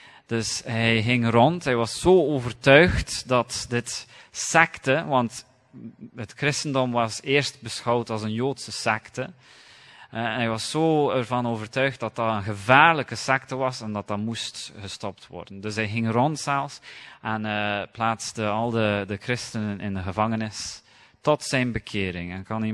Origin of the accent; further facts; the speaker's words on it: London, United Kingdom; ik ben opgegroeid in Londen, aan de rand van Londen. En Londen is ook een wereldstad. Het duurt 1,5 uur met de metro om naar het centrum te geraken van Londen, van waar dat wij woonden.